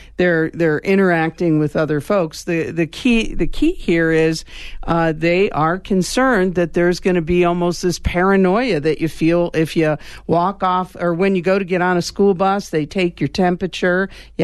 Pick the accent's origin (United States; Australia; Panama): Panama; Yeah, I grew up in Panama during the riots, and we had to lay down on the seats of the bus.